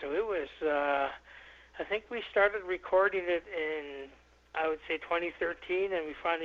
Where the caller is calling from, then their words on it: Mount Currie, British Columbia, Canada; I'm calling in from the Lillooet, it's called Mount Currie, the English name, but we are called the Lillooet Nation here.